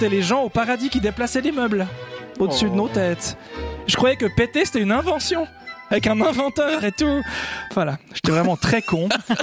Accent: Jura, Switzerland; je réussissais à passer une journée sans dire à quelqu'un que je suis jurassien.

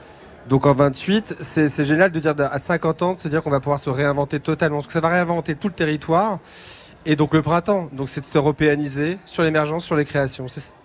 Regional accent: Brittany, France; Parce que je suis breton

